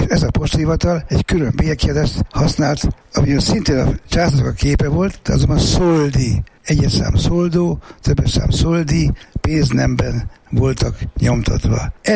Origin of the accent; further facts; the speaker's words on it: Vienna, Austria; A felett igen egyszerű. Bécsi, magyar vagyok.